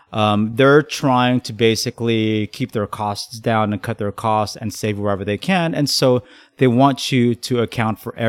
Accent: Philippines; Well, I'm Filipino

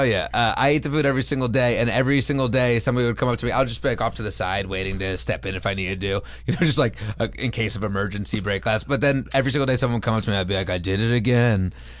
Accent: New Jersey, United States; I'm from New Jersey, so maybe they could smell it.

